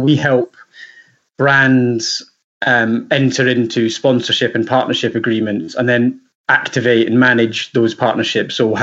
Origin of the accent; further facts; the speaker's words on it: England, United Kingdom; now in London, United Kingdom; despite growing up in England where there weren't too many Celtic fans at school